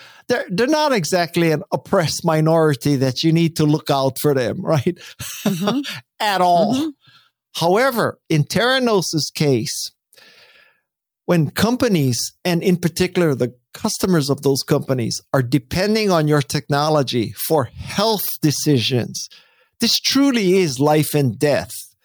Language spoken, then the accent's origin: English; Hawaii, United States; I had never learned to surf, even though I grew up in Hawaii